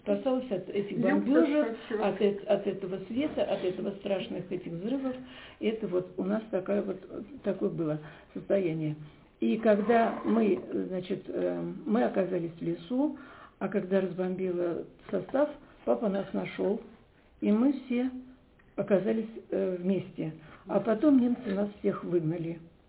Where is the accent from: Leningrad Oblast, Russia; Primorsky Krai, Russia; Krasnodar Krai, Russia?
Leningrad Oblast, Russia; Tosno; Я коренная коренной тосинский житель. Вообще мои предки здесь проживали, и родители до войны жили тоже в Тосно.